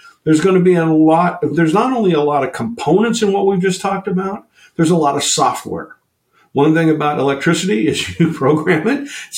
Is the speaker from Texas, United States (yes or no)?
no; Oklahoma, United States; I grew up in Oklahoma, went to college in Kansas.